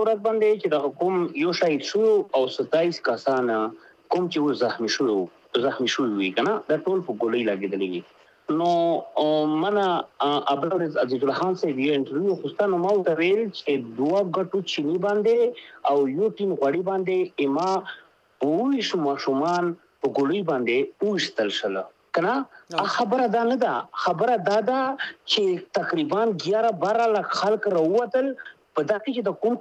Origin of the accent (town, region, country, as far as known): Pakistan